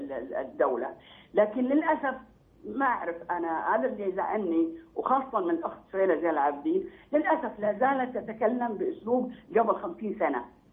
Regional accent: Saudi Arabia

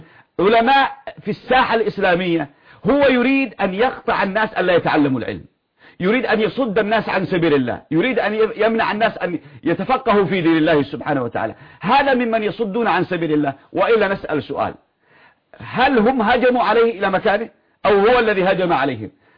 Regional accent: Yemen; عندنا في اليمن جامعات ومدارس ومؤسسات

